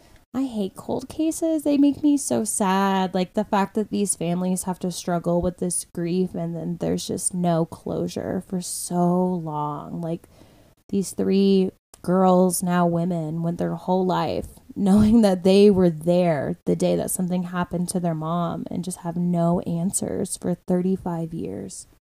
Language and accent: English; Florida, United States; now in Colorado, United States; And I'm not really used to that because I'm from Florida and I feel like fucking everybody goes to Florida on tour.